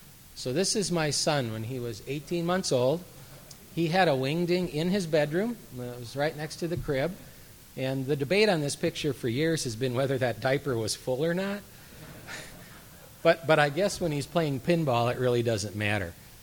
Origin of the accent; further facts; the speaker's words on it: Wisconsin, United States; So obviously, growing up in Wisconsin, I was partial to the Attaballs.